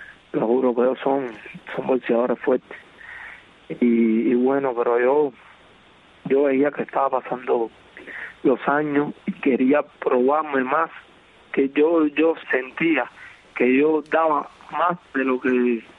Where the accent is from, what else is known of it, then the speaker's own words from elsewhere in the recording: Ciego de Ávila, Cuba; muchos saludos a todo mi pueblo de Cuba, a toda la gente de Ciego de Ávila